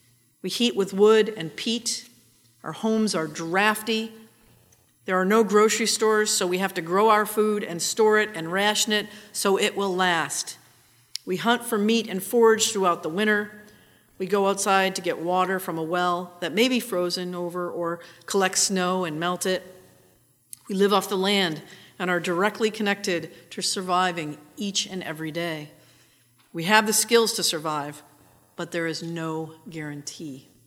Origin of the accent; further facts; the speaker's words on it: Northeast, United States; These are a few things that stick with me about growing up in the Northeast.